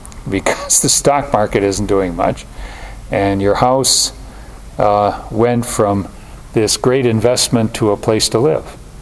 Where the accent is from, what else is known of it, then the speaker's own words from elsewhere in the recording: United States; See, I grew up here. I grew up in America, and my gods became stronger and stronger.